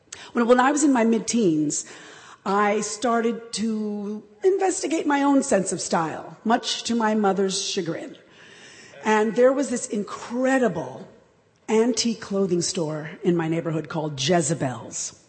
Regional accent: New York City, New York, United States; Growing up in New York City, in the 1960s and 70s, Upper West Side, the liberal mecca of Manhattan, my parents would organize meetings and throw parties that would go on way past my bedtime.

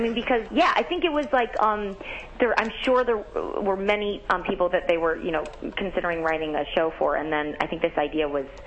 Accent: St. Louis, Missouri, United States; As I said, I'm from St. Louis, so that's the Midwest, but I feel like it's bigger in the South

